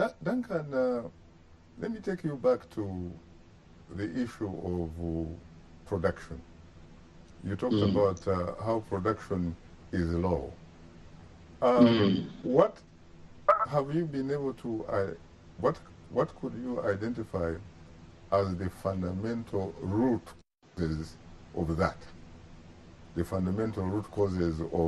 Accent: Kabale, Western Region, Uganda; I come from Kabale, southwestern Uganda, where sorghum is one of the most important things that you cannot joke with.

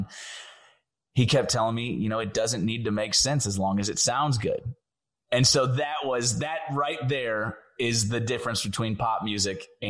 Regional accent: St. Louis, Missouri, United States; growing up in St. Louis, we had a little bit more asphalt than we had dirt roads, like some artists in country music.

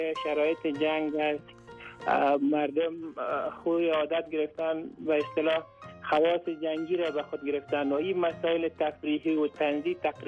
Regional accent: Afghanistan

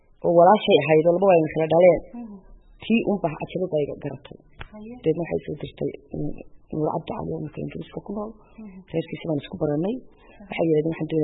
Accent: Djibouti; jabuuti kaasi siis baan ku koray

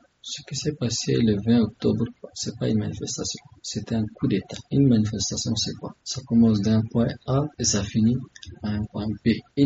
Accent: Chad; Je suis Tchadien et je vis au Tchad.

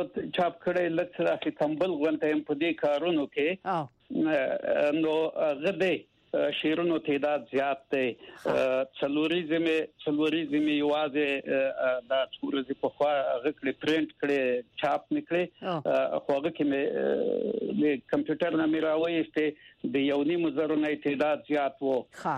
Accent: Khost, Afghanistan; زه د خوست یم.

